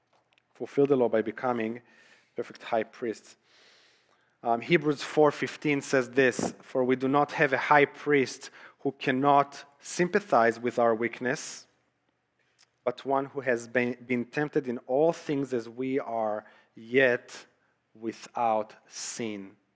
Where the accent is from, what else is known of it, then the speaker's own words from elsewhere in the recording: Israel; now in United States; my transition from living in Israel, growing up in Israel, and my transition to the United States. Because I didn't grow up here